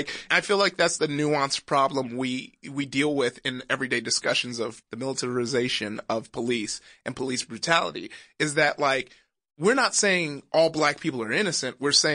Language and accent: English; Compton, California, United States; growing up in Compton, I was in Compton probably till about my sophomore year, but I started going to school in Downey at eighth grade